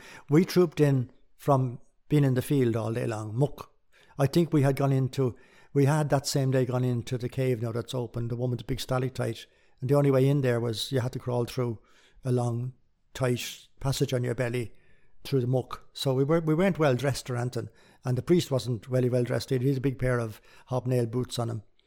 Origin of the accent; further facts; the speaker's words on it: Dublin, Leinster, Ireland; Because I came from Dublin